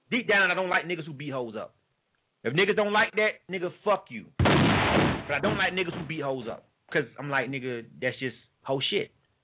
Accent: Florida, United States; I'm from Florida. I'm born and raised.

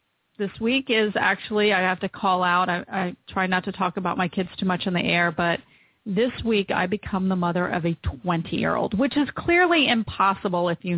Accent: Florida, United States; although there's a lot of places in the United States, including my home state of Florida, that still hovering around the 90-degree mark

